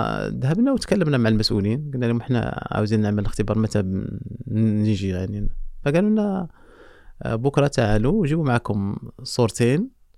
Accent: Kenitra, Rabat-Salé-Kénitra, Morocco; في القنيطرة مدينتي اللي يعني كبرت فيها وتربيت فيها.

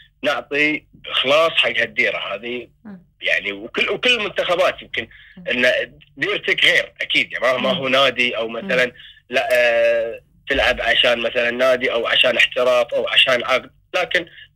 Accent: Kuwait; إحنا ككويتيين نتشرف إن إحنا نمثل ديرتنا أحسن تمثيل

